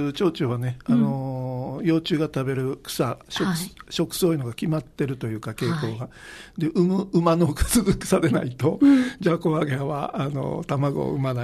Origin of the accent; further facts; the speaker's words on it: Osaka, Japan; 私は大阪の重曹の生まれ育ちで